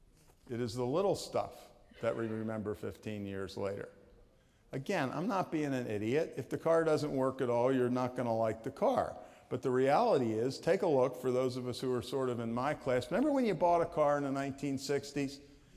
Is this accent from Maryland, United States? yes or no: yes; Annapolis, Maryland, United States; Now you gotta understand, I grew up near Annapolis, and Annapolis was a deeply Southern town in the 1940s